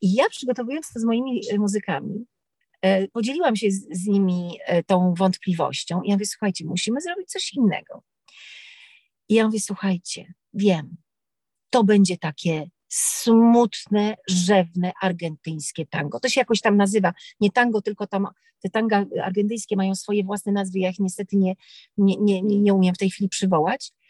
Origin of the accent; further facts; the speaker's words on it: Warsaw, Masovian Voivodeship, Poland; ja i Maciej Miecznikowski jesteśmy z Warszawy.